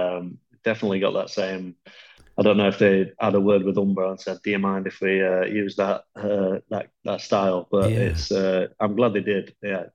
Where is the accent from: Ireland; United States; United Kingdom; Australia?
United Kingdom; England; as an Englishman